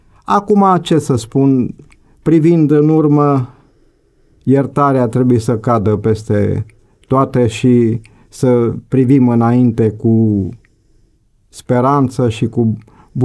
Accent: Jimbolia, Timiș County, Romania; born there; M-am născut la Jimbolia în 1948, pe 28 iunie.

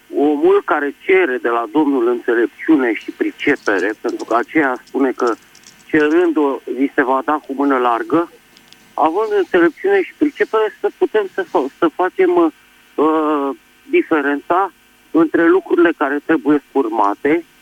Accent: Bucharest, Romania; din București

